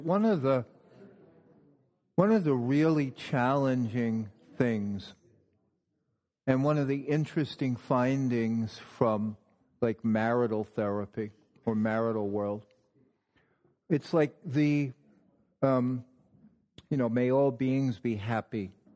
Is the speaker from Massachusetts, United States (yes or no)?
no; New York City, New York, United States; I mean, I'm a New Yorker, so there's an edge.